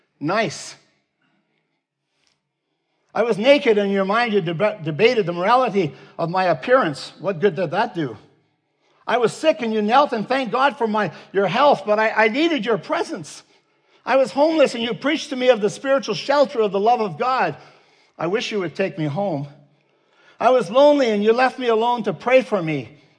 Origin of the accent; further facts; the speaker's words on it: Netherlands; also born or lived in Southern Alberta, Canada; now in Canada; I'm from Holland. You know, if you're not Dutch, you're not much. Well, I was brought up with that saying.